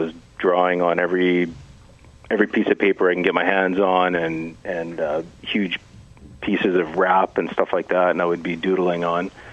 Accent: Kenora, Ontario, Canada; I grew up in Kenora.

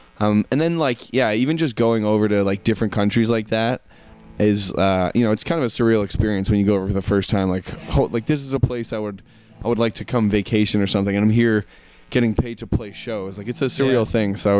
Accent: Canada; sorry, we're Canadian, we don't really know where we're going

